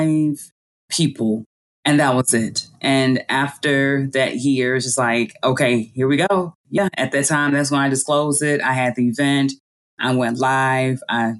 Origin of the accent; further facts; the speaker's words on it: Memphis, Tennessee, United States; also born or lived in Atlanta / Brooklyn; born and raised in Memphis, Tennessee. I spent some time in Atlanta, as well as lived in Brooklyn, New York.